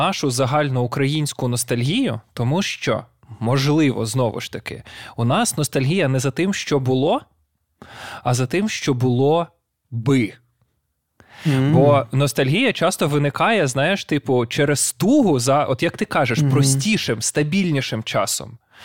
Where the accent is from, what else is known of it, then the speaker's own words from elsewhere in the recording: Kyiv, Ukraine; also born or lived in Kamianets; Я виріс в Києві, дуже багато жив у Кам'янці, але от у Кам'янці якраз я жив в такій, знаєш, типу, ну, панелька, яка була побудована в тому числі для співробітників місцевого цемзаводу.